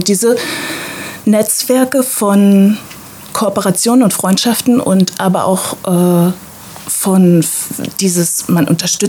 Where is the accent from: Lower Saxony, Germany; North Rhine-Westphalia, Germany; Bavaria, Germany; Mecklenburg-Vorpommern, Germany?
Mecklenburg-Vorpommern, Germany; Na klar, also ich bin gebürtige Mecklenburgerin, also hier geboren, in Neubrandenburg tatsächlich, aber aufgewachsen in einem kleinen Dorf in der Nähe.